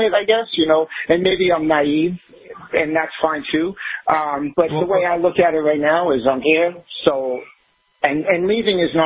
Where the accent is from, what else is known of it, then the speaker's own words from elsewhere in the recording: Massachusetts, United States; moved away; I've been living here for 20 years. I came from Massachusetts, so I'm an East Coast guy originally.